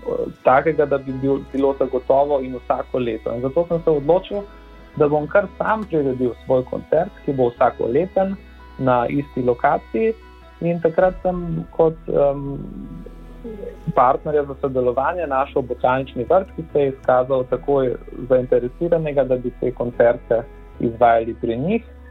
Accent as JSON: {"language": "Slovenian", "town": "Ljubljana", "region": "Central Slovenia", "country": "Slovenia", "said": "kajti tudi sam sem iz Ljubljane, tako da imam tukaj kar veliko bazo poslušalcev"}